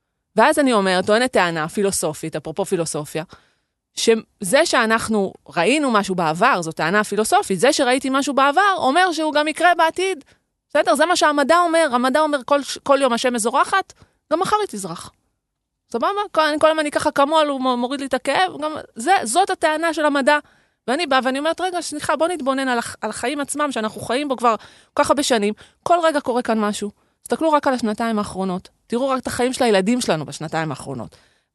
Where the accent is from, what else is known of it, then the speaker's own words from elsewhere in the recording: Kiryat Yam, Haifa District, Israel; אני בת 49, אבל כשאני הייתי ילדה, ואני באתי מהפרובינציה, גדלתי בקריית ים